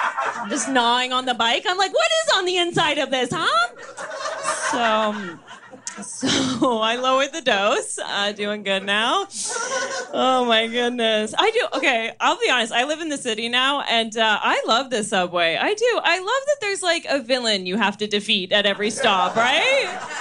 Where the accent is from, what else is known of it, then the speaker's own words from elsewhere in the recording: Oshawa, Ontario, Canada; Okay, I am from Oshawa. Yeah, I'm white trash. But 35, no overdoses.